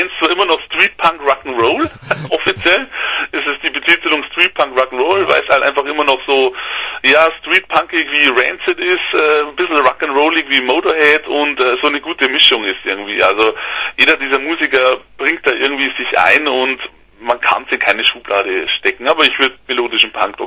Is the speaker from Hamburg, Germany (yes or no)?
no; Regensburg, Bavaria, Germany; 42, ja. Ja, und seit 2020 dann, mitten im Lockdown, der große Umzug von mir, von tiefsten Niederbayern in meine Heimatstadt Regensburg.